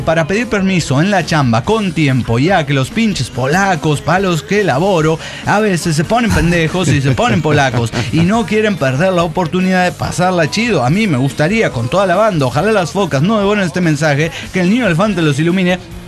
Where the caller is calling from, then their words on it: El Bolsón, Río Negro, Argentina; del Bolsón Argentina.